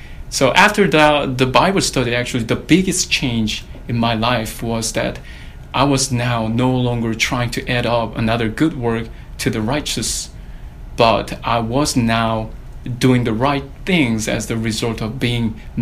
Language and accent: English; South Korea; back in those days when I was growing up in South Korea, no one actually checked on me for my salvation, and I was being just a good church boy.